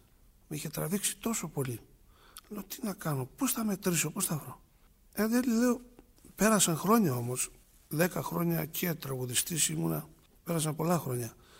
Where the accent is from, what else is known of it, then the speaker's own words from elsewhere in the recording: Spata, Attica, Greece; Από τους φίλους εκεί στα Σπάτα, από τους χωριάτες.